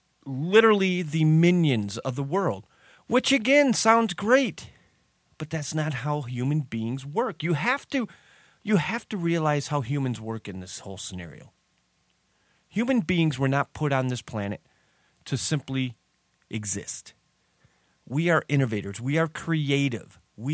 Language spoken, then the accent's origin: English; United States; Yes, I am an American. I am very proud to be an American.